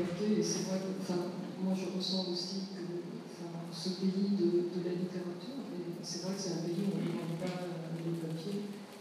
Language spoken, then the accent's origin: French; Paris, Île-de-France, France; born there; Je suis née à Paris, je suis née après la guerre